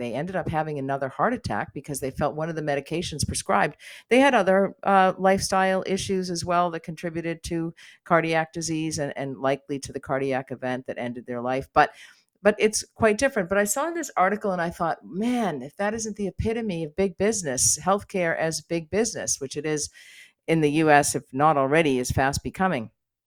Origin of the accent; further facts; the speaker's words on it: United States; I spend some time in the U.S. because I am American